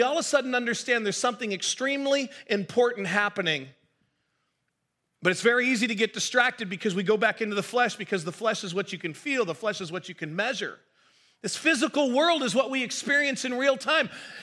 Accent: United States; born there; The point is, by ancestry, I'm German, but I'm American. I was born in America. I live with Americans, I speak English, and so my whole context is American.

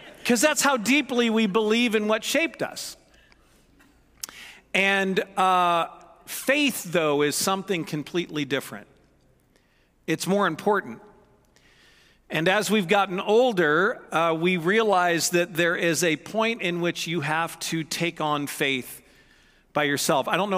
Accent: Missouri, United States; Here's the thing. I was raised in Missouri.

